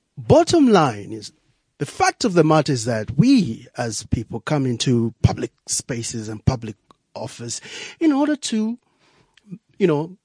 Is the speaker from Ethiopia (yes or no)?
no; Lusaka, Lusaka Province, Zambia; because I grew up in Lusaka, Zambia.